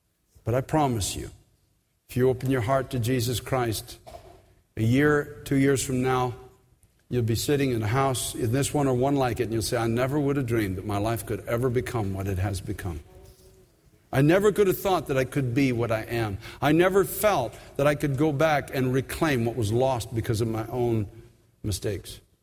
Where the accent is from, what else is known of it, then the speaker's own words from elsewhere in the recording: Canada; now in United States; I'm from Canada originally. I get in an elevator. I'm very Canadian.